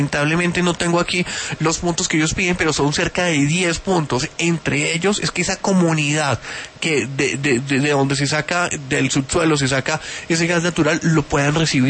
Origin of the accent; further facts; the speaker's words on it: Colombia; Esperemos que todos como colombianos ganemos